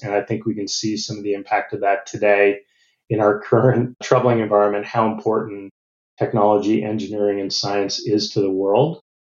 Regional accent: United States; moved away as an adult; now in Australia; You probably hear from my accent, I'm not Australian. I'm originally from the U.S., but I did move here about 25 years ago

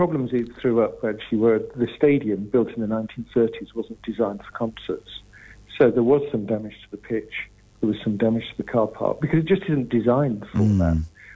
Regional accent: Manchester, North West England, United Kingdom; speaking as a Mancunian, I used to go to Main Road as a child.

